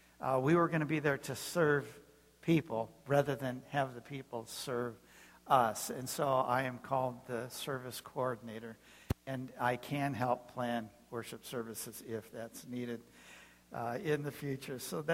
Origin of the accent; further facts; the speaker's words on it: Phoenix, Arizona, United States; It's great to be in Texas. I'm from Phoenix, Arizona, so I came here to get out of the heat